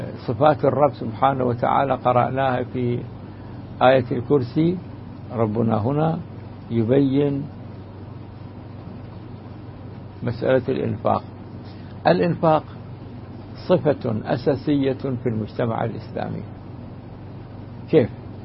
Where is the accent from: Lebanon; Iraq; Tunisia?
Iraq; هذا ما يسمى فينا عندنا في العراق بالعمل الشعبي